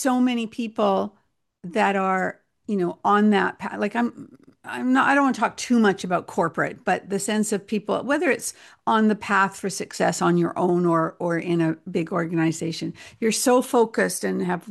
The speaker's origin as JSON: {"language": "English", "country": "Canada", "said": "even though I'm Canadian, she's in corporate America"}